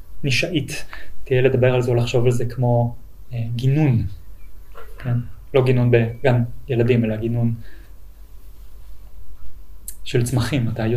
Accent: Krayot, Haifa District, Israel; כשהייתי ילד, גדלתי בקריות, וגדלתי בקריות בשנות 90.

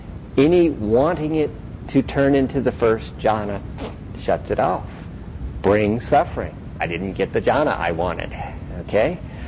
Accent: California, United States; Not because I come from California. That doesn't give me any authority at all.

